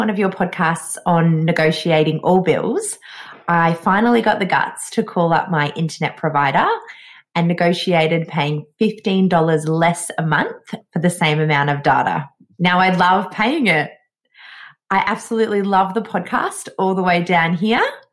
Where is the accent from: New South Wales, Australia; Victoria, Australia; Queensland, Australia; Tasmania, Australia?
Victoria, Australia; I'm from Victoria in Australia.